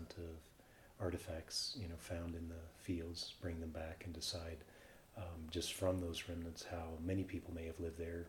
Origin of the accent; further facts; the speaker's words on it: Tulsa, Oklahoma, United States; born there; and I was born in Tulsa, Oklahoma, October 28, 1956.